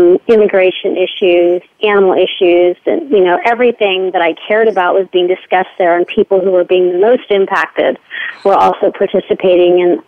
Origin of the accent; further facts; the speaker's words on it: Texas, United States; I was from Texas. I live in California now, but I would often see cows in the fields